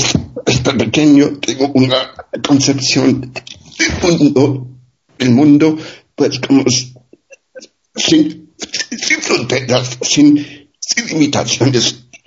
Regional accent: Germany; moved away as an adult; now in Spain; Yo crecí en Alemania, hasta los 18 estuve en Alemania, ¿no?

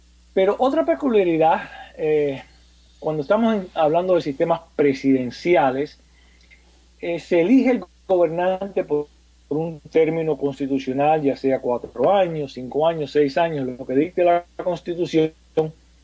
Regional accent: Cuba; nosotros como cubanos no hacemos bien

